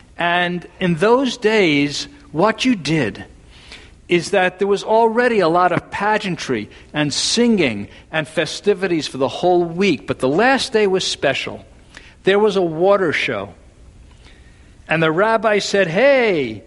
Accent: New York City, New York, United States; now in California, United States; Forgive me, I'm from New York City. The wildest animal I ever saw growing up was a pigeon.

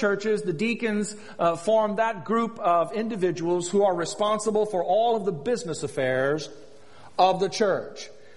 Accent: Arkansas, United States; not only here, but where I was raised in Arkansas and in other places where I have been.

